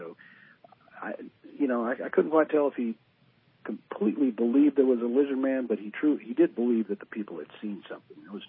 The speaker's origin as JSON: {"language": "English", "region": "Texas", "country": "United States", "said": "And I'm from Texas, and, you know, Louisiana's not far."}